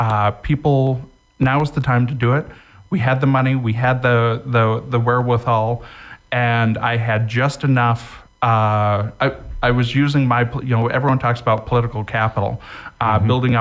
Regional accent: Evergreen, United States; I was born and raised in Evergreen, and I know what those people.

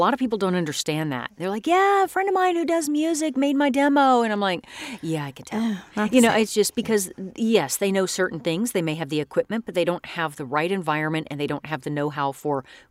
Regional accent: North Carolina, United States; also born or lived in Texas / Tennessee; I'm from all over the South. my mother is from East Tennessee. And I was born in North Carolina and grew up a lot in North Carolina and Texas and then back to Tennessee.

